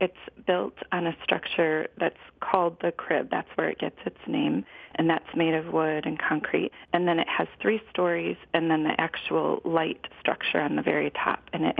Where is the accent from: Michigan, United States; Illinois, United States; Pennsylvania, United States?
Michigan, United States; It's a special place to all of us from when we were kids growing up in Michigan.